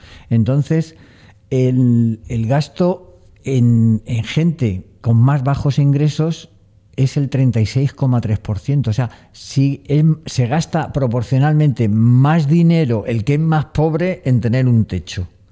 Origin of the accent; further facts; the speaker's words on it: Madrid, Community of Madrid, Spain; yo he vivido de chaval y de jovencito en Madrid